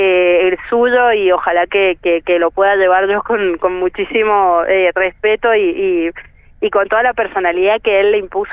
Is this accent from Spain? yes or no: no; San Martín, Mendoza, Argentina; el ser de San Martín, es un pueblito a 60 kilómetros acá de la bodega que la verdad vivís un poco rodeado de todo eso.